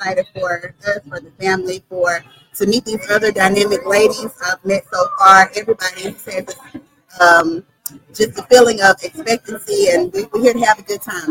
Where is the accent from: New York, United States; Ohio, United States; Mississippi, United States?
Mississippi, United States; now in Jackson, United States; Originally, I'm from Tyvesco, Mississippi, but I am a Jackson transplant. I met my wonderful husband here.